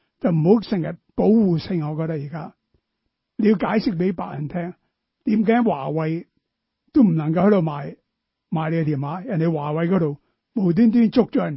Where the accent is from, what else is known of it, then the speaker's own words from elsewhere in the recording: China; now in United States; 我哋係中國人，但係我哋喺美國已經落咗根啦。